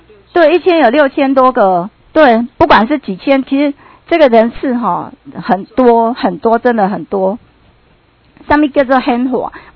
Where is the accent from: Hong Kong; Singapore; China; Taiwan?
Taiwan; 因为我们是台湾人